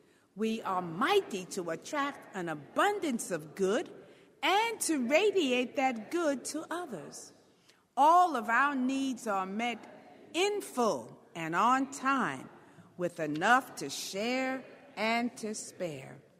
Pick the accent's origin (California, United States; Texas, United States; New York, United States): New York, United States; You know, I'm a New Yorker